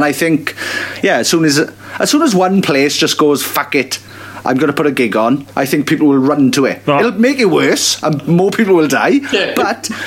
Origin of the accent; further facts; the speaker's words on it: United Kingdom; We're all British and trying to be polite, but also hiding our emotions at all times.